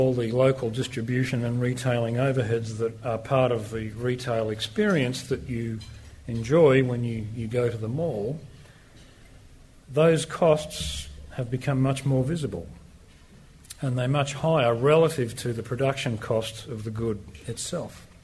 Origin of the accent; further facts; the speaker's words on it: Australia; As consumers, as Australian consumers, the rise in our currency means